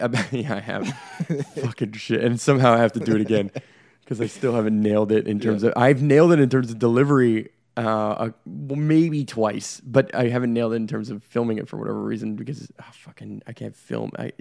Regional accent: Canada; I'm fucking Canadian, so obviously most people would assume I'm more of a socialist

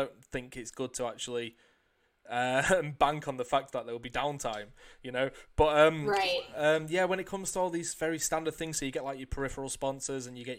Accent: England, United Kingdom; I'm English. I don't watch those.

